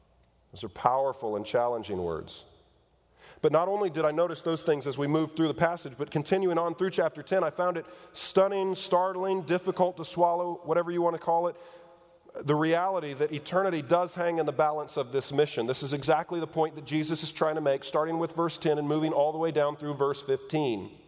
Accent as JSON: {"language": "English", "region": "Missouri", "country": "United States", "said": "and maybe I'm just slow, and it could be, I'm from Missouri"}